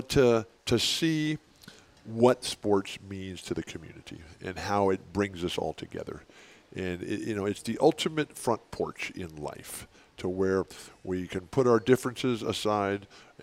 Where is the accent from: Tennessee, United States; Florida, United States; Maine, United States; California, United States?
California, United States; La Mesa; And then when I was a boy growing up in La Mesa, Westgate Park, where Fashion Valley is today, and I used to ride my bike down Friars Road before they built the freeways